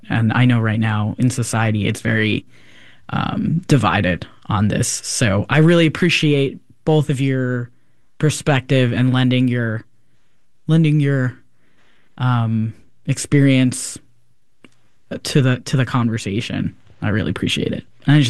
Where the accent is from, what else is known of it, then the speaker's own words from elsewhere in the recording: East Coast, United States; I'm from the East Coast, and so the trans folks that I was around are, I put them in this list because I was influenced by them directly.